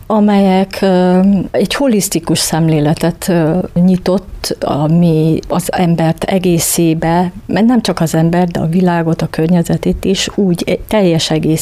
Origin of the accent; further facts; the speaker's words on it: Ljubljana, Slovenia; moved away as an adult; now in Vojvodina, Serbia; Szlovéniában születtem, ott nőttem fel Ljubljanában. A szüleim viszont vajdasági magyarok. Tehát ők úgy kerültek Szlovéniába, úgyhogy én is az öcsém már ott születtünk, ott is nőttünk fel. Férjhez mentem vissza a Vajdaságba